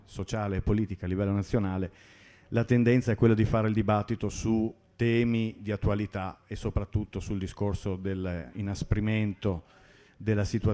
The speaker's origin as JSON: {"language": "Italian", "town": "Parma", "region": "Emilia-Romagna", "country": "Italy", "said": "Comunque, io vengo da Parma."}